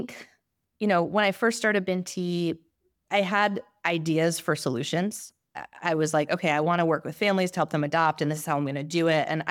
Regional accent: New Jersey, United States; I grew up in New Jersey. I'm the youngest of three daughters, and I had a really loving family.

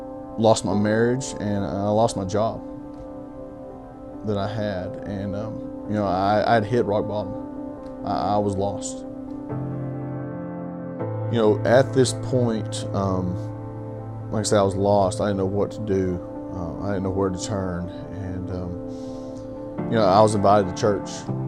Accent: Big Sandy, Texas, United States; I'm 32 years old, born and raised in Big Sandy, Texas. I have three children, one boy and two girls. Growing up in East Texas, a lot of the normal stuff that kids do, hunting, fishing, my true love of sports.

